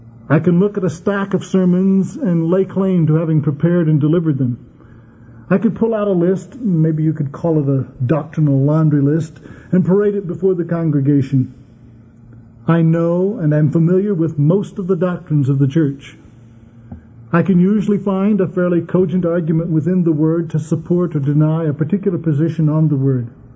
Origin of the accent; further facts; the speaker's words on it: Prescott, Arizona, United States; also born or lived in Phoenix; from Prescott and Phoenix, Arizona